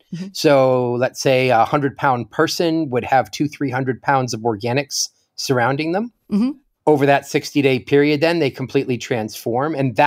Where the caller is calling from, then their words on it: Seattle, Washington, United States; I am joining you from my sofa. In Seattle, Washington.